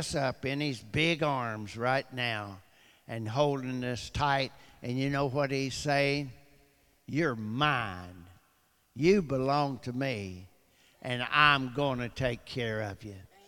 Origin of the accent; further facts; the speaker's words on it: Blue Ridge Mountains, United States; I was raised up in the Blue Ridge Mountains by a single mom